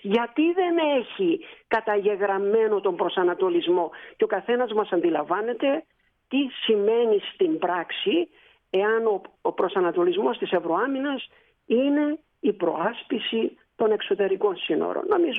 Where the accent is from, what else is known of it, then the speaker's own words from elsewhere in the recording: Cyprus; Είμαι και από την Κύπρο το μοναδικό μέλος ευρωβουλευτής της Άμυνας και Ασφάλειας του Ευρωπαϊκού Κοινοβουλίου.